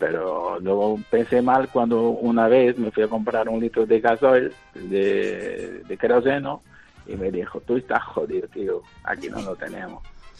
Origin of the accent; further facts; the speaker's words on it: Brazil; born there; Spanish is a second language; yo nací en el Brasil y ya sabía algo de español, vamos, lo entendía bien